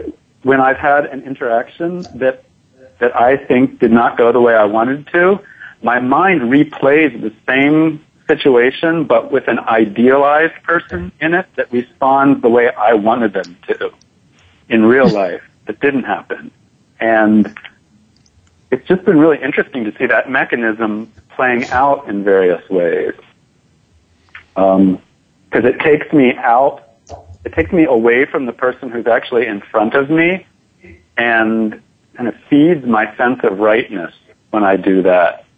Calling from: New York City, New York, United States; I am calling from New York City.

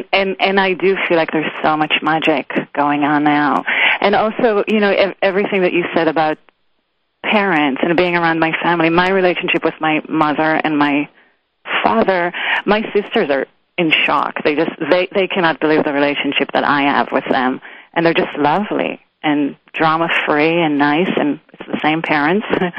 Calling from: New York, United States; I'm calling from New York, yes.

